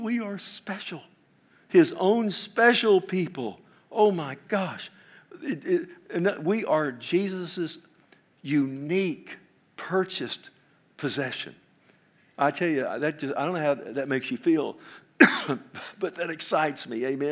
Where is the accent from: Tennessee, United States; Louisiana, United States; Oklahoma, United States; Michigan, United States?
Oklahoma, United States; You know, I am from Oklahoma. I mean, come on, you know.